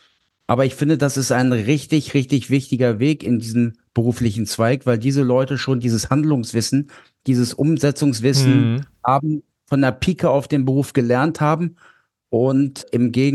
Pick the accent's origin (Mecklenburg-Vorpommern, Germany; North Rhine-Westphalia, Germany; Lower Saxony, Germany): Lower Saxony, Germany; In Niedersachsen, wo ich herkomme, ist das immer noch ein nennt sich Diplom-Finanzwirt.